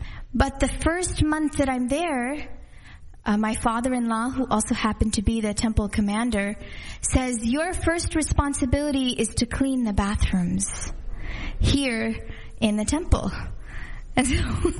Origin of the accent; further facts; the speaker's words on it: North Carolina, United States; When I was a little girl, I had moved from Laguna Beach, North Carolina. I grew up in North Carolina. And I was there with my family, my mother, my father, my sister.